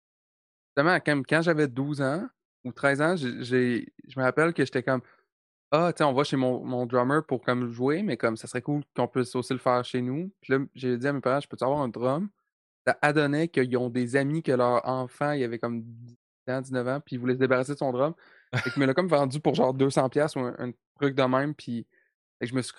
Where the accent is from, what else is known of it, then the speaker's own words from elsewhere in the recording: Rimouski, Quebec, Canada; puis je viens de Rimouski.